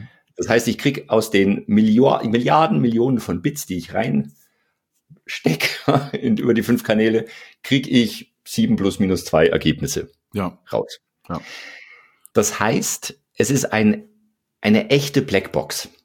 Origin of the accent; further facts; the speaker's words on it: Bavaria, Germany; Also ich komme ja aus Bayern, da sagen wir die Chemie.